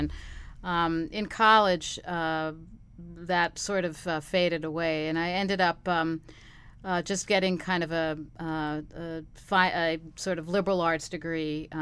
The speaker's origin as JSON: {"language": "English", "town": "Buffalo", "region": "New York", "country": "United States", "tie": "born there", "said": "I was born in Buffalo, New York, a very long time ago."}